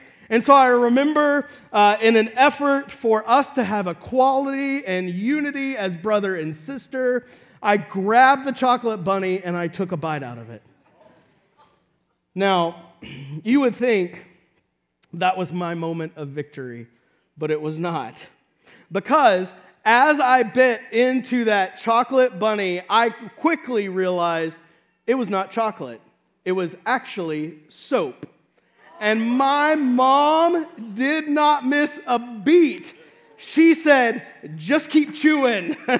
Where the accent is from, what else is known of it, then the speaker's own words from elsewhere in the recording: Texas, United States; Now, some of you guys know I have a twin sister, and I grew up in Texas.